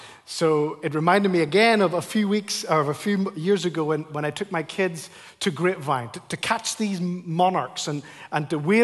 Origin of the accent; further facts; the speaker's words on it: Ireland; And I'm Irish, so blood does boil in my veins.